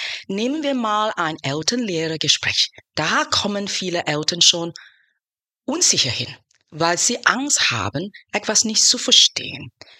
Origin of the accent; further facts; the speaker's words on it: Singapore; German is a second language; Ich bin in Singapur aufgewachsen